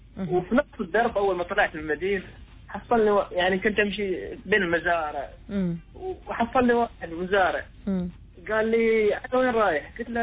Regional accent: Oman

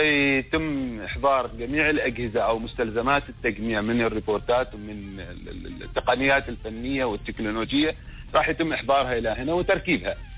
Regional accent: Oman

